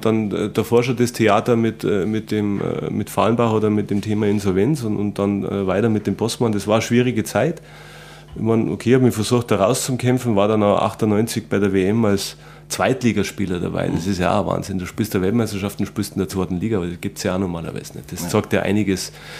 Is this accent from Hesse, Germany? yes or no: no; Landsberg am Lech, Bavaria, Germany; wollte ich verbinden mit Landsberg nochmal zurück in meine Heimatstadt, da nochmal ein, zwei Jahre vielleicht zu spielen